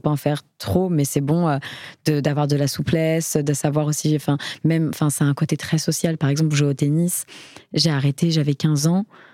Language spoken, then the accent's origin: French; Paris, Île-de-France, France; lorsqu'on est parisien, enfin moi c'est mon cas, donc je prends mon cas comme référence. En général, on est tous dans le même quartier, enfin on n'envoie pas un enfant très loin.